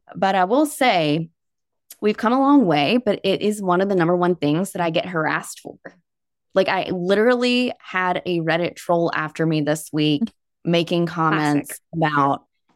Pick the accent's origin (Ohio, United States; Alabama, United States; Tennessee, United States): Alabama, United States; now in Vermont, United States; I grew up in Alabama. And so I'm so serious. One of the reasons that I moved to Vermont was because I thought in my head, Vermont is a safe haven